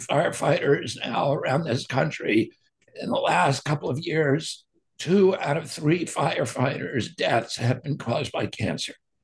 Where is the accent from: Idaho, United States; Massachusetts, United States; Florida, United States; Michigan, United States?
Massachusetts, United States; Hyannis; including my hometown in Hyannis, which is contaminated with PFAS